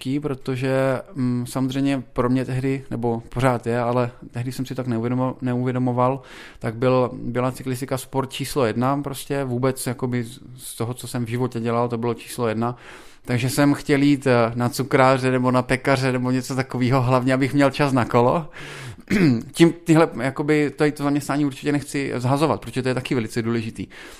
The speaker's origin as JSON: {"language": "Czech", "town": "Brno", "region": "South Moravian Region", "country": "Czechia", "said": "Tak já jsem z Brna, když to tak řeknu."}